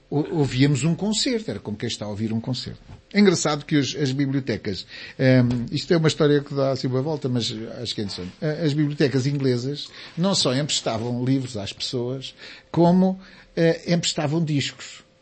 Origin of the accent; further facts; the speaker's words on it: Portugal; Eu, que sou português, mas sou um português desse tipo, estava longe